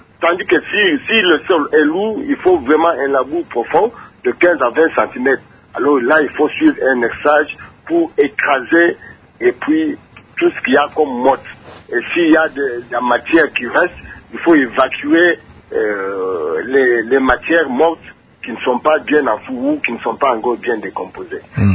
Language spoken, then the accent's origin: French; Kongo Central, DR Congo; comme chez nous au Congo central ici